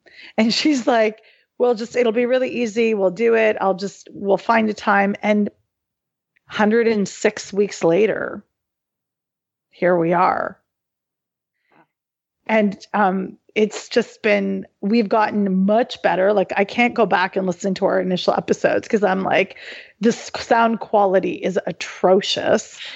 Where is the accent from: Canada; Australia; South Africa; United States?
Canada; Halifax, Nova Scotia; So, and we're talking Nova Scotia. I was born and raised in Halifax, Nova Scotia.